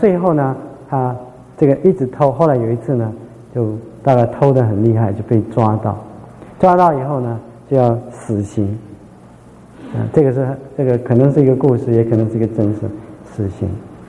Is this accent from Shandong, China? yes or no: yes; Shandong, China; Chinese is a second language; 我这个我是山东人，学的国语，有的字我就讲不出来